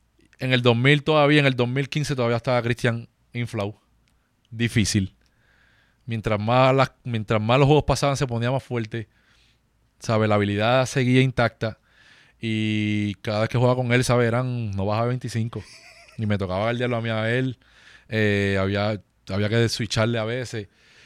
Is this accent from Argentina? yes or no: no; Carolina, Puerto Rico; los Gigantes de Carolina, mi pueblo.